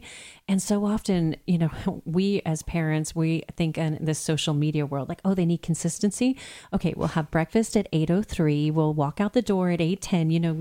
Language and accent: English; Texas, United States; from Texas. I know that's kind of obnoxious for me to say, right? But you know, somebody in my home state